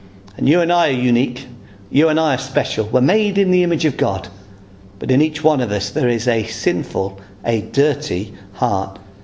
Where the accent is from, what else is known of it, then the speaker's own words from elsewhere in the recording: England, United Kingdom; When I grew up in the Midlands